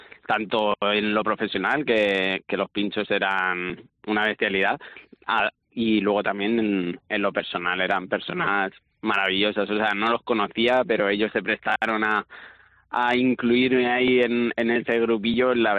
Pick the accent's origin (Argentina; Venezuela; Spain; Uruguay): Spain; Castilla-La Mancha; born there; now in Asturias, Spain; yo llevo aquí en Asturias un añito y medio. Yo soy manchego de nacimiento